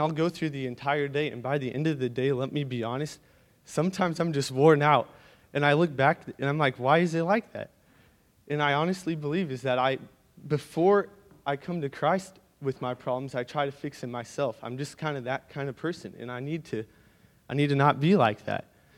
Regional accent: Columbia, Missouri, United States; born there; I guess my story begins when I was born in Columbia, Missouri.

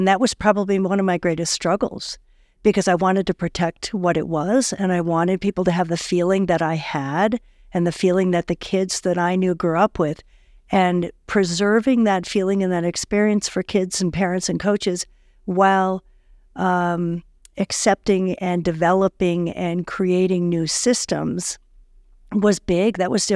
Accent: Vermont, United States; I grew up in skiing in Vermont at small little ski areas with T-bars and rope toes

